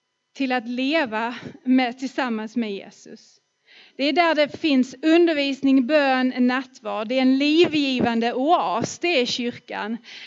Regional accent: Skåne, Sweden; Så att hemma i Skåne, när vi har varit där hemma.

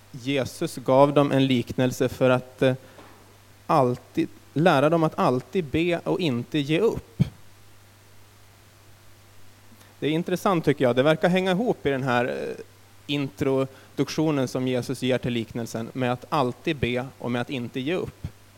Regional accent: Härnösand, Västernorrland County, Sweden; jag var 17 år, då hade jag precis blivit medlem i EFS-kyrkan i Härnösand, där jag är född och uppvuxen.

